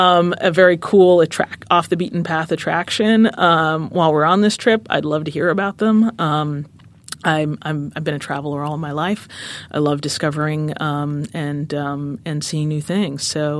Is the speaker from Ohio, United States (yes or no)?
no; Minnesota, United States; so I'm from Minnesota and I'm a Midwesterner, but somehow I've never been to Kansas City.